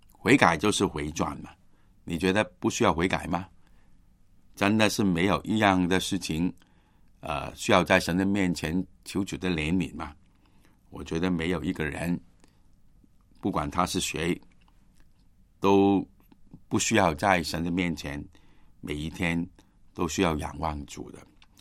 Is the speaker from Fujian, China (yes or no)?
no; Guangdong, China; 我们都想多几步，我们广东人这样说